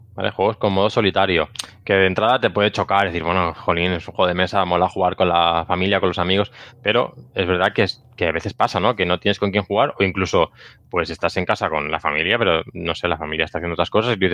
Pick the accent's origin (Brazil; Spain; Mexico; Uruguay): Spain; Barcelona, Catalonia; yo soy de Barcelona, pues en Barcelona hay algunas asociaciones